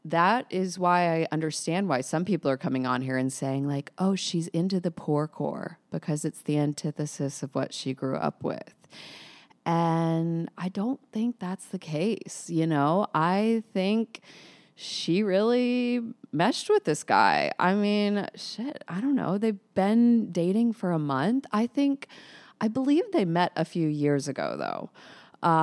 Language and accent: English; North Little Rock, Arkansas, United States; it's a more rural area than even where I grew up in North Little Rock.